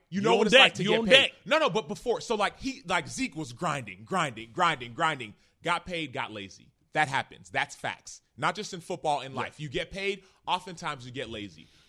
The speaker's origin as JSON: {"language": "English", "town": "Dallas", "region": "Texas", "country": "United States", "tie": "born or raised there", "said": "I grew up in Dallas, right?"}